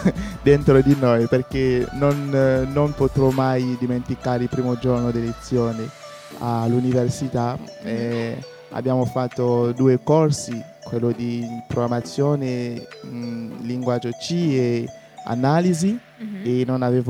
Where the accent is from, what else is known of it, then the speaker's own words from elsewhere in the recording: Gabon; vengo dal Gabon